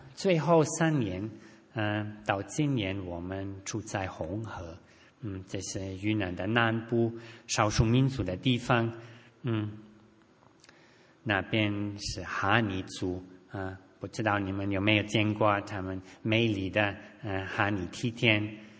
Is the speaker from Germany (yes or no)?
yes; Germany; Chinese is a second language; now in China; 我是德国人，这是我们德国的老家